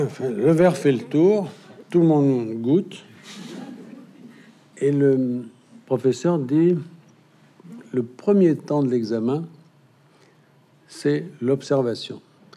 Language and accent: French; Centre-Val de Loire, France; Comme on dit chez moi dans le Berry, Dieu me savonne.